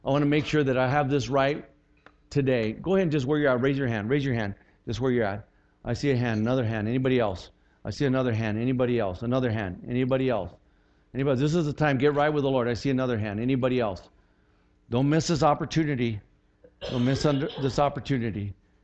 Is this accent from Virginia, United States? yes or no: no; Texas, United States; born there; There's not as good as the Cowboys, but you know, I was born in Texas. It's in my blood.